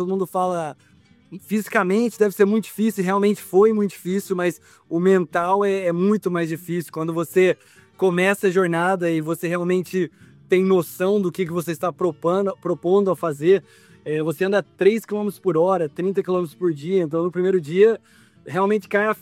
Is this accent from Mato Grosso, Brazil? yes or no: no; Espírito Santo do Pinhal, São Paulo, Brazil; Eu sou de Espírito Santo do Pinhal, no interior de São Paulo, uma cidade a 2 horas da capital.